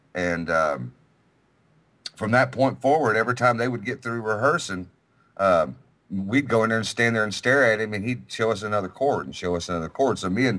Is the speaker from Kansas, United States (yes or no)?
no; Jefferson, Texas, United States; born there; When I was about seven, I was born in Jefferson, Texas, and my dad worked with my Uncle Delbert, and so we lived right across the street from him in this little podunk.